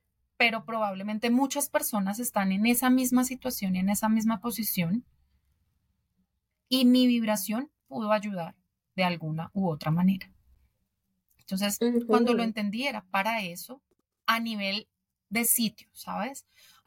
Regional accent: Bogotá, Colombia; yo llegué a vivir un tiempo en Nueva York y yo que soy de Bogotá, Nueva York me pareció abrumador.

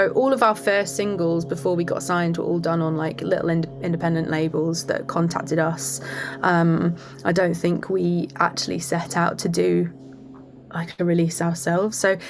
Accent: Brighton, South East England, United Kingdom; In Brighton.

